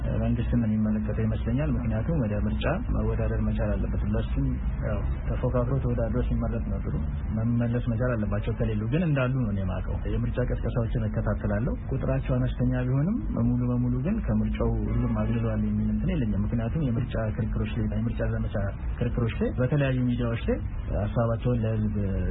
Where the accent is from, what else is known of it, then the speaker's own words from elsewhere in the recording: Ambo, Oromia, Ethiopia; እዚሁ አምቦ ከተማ ተወልጄ ነው ያደኩት።